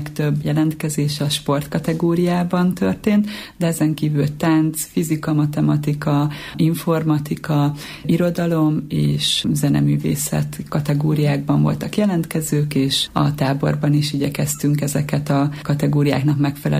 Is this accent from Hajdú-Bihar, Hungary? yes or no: yes; Debrecen, Hajdú-Bihar, Hungary; hiszen én is debreceni vagyok, és jobban ismerem ezt a területet